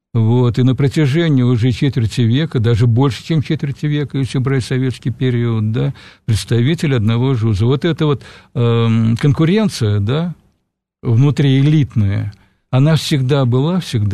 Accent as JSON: {"language": "Russian", "country": "Kazakhstan", "said": "я казах... И насколько я себя понимаю, да, как казаха, уже много лет, много десятилетий проживающего там в другой среде, то есть в иноязычной, в поликультурной"}